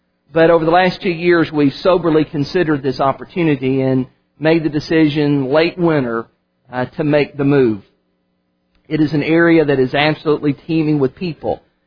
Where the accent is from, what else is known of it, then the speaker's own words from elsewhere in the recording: Virginia, United States; I'm originally from Southwest Virginia in the mountains